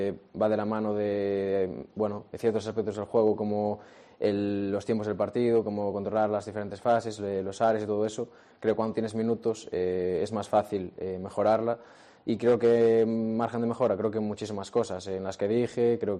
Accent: Galicia, Spain; sobre todo los que somos gallegos, los que somos de aquí

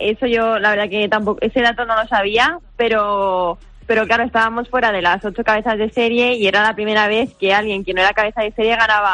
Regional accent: Valencia, Valencian Community, Spain; Darlo todo en mi tierra.

